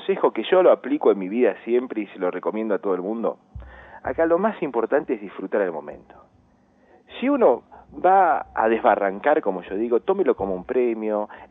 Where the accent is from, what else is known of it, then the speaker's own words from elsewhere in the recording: Pergamino, Buenos Aires Province, Argentina; born there; now in Junín de los Andes, Argentina; en donde yo nací no se come mucho locro. En Pergamino, provincia de Buenos Aires, no es más de la empanada, más del asado, ¿vieron? Bien pampa, es más carne, asado el 25.